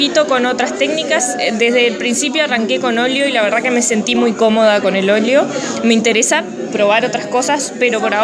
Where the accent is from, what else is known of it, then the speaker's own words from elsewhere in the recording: Uruguay; como soy de Uruguay y la exposición se hace aquí en Bretaña